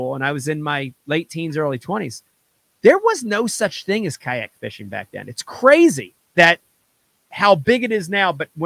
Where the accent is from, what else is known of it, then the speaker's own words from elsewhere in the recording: New Jersey, United States; A young kid growing up in New Jersey, Runnymede or Mount Laurel or Trenton or wherever, fishing's not necessarily, you know, a thing that is big, you know, in New Jersey for a kid.